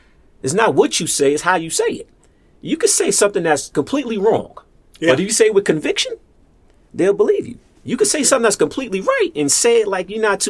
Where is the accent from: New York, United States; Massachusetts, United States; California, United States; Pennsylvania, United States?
New York, United States; New York City; Yeah, I'm from New York City.